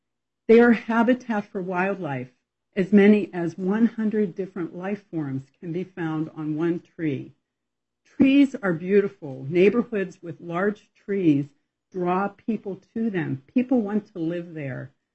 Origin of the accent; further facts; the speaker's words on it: Indianola, United States; from Indianola.